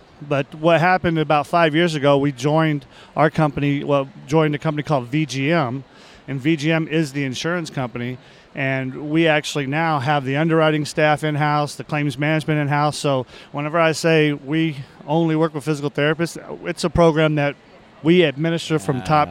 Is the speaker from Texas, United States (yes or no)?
yes; Texas, United States; I'm from Texas originally.